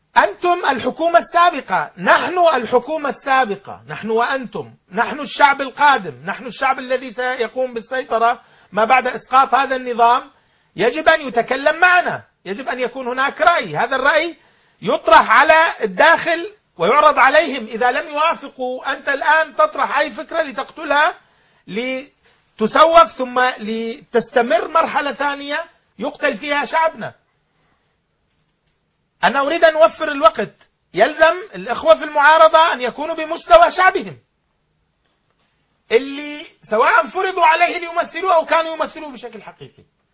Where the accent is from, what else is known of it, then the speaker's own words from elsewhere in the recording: Syria; أنا كحالة سورية